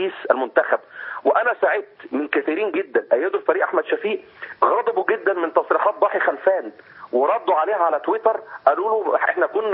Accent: Egypt; احنا كمصريين

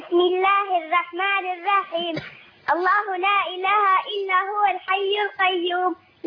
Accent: Syria; من سوريا.

